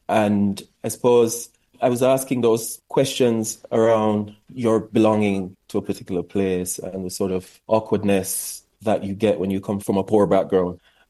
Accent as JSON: {"language": "English", "country": "Jamaica", "moved": "yes", "lives_now": "United Kingdom", "said": "I've come a long way on my journey living in Europe as a Jamaican who's come to this space."}